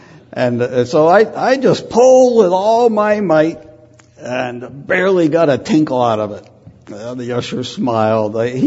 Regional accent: New England, United States; born or raised there

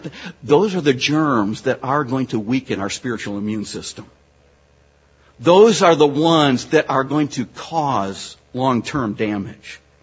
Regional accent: Michigan, United States; I grew up here in Michigan. I enjoy getting back. And as a child, I earned a lot of my money as in junior high and early high school by mowing lawns.

